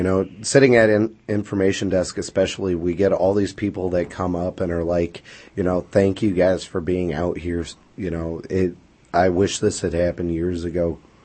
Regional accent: Flint, Michigan, United States; I'm from Flint, and we're number one in violent crime and unemployment.

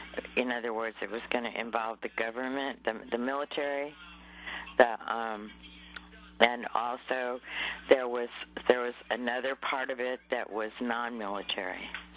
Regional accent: Illinois, United States; moved away as an adult; also born or lived in California; No, I grew up in the Midwest, in Illinois.

